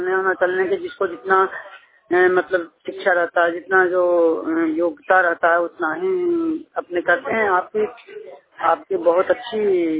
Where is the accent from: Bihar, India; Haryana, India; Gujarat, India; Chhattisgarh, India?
Bihar, India; Gaya; मैं बिहार गया के रहने वाला हूँ।